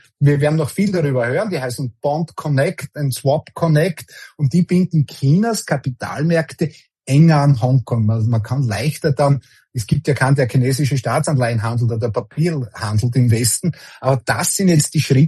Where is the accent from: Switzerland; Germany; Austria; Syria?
Austria; so wunderschön das Österreich ist. Aber die Demokratie oder der demokratische Prozess, der zerstört sehr viel, was paradiesisch war, wie wir in die 70er und 80er aufgewachsen sind.